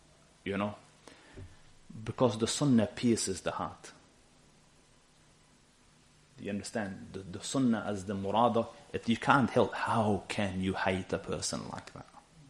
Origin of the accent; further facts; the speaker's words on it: Afghanistan; Our background is, we're also a bit sensitive, you know. So, we come from Afghanistan, you see, so our people are a bit more on the other side.